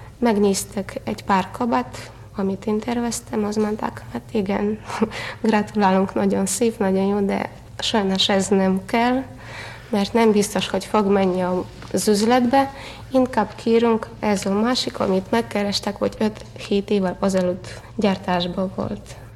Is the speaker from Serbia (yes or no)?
no; Dniprodzerzhynsk, Dnipropetrovsk Oblast, Ukraine; born there; Hungarian is a second language; also born or lived in Donetsk / Kyiv / Poland; elég jól beszélek magyarul, amennyivel nem vagyok magyar, hanem szovjet állampolgára vagyok. Ukrán köztársaságban születtem, Dnyeprodzerzsinszkban, és utána vándoroltunk, mert az édesapám katona volt, Donyeck, elég nagy város.